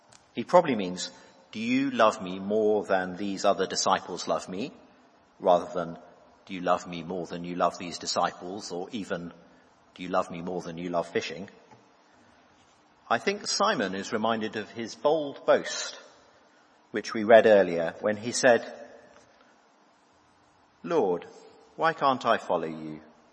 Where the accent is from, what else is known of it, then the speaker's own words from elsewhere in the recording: United Kingdom; And being British, I'm not actually going to ask you that to your face.